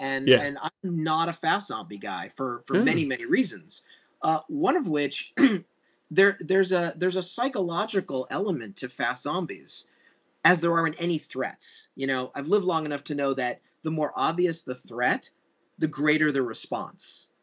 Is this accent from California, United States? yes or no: yes; Hollywood, California, United States; But growing up in Hollywood, I realized what you see in the movies is for entertainment purposes.